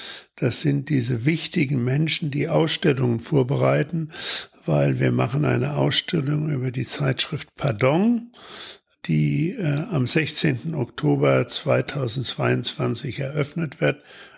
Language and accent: German; Frankfurt am Main, Hesse, Germany; born there; ich bin 1941 in Frankfurt am Main geboren, habe dann Abitur gemacht, ein bisschen studiert in Frankfurt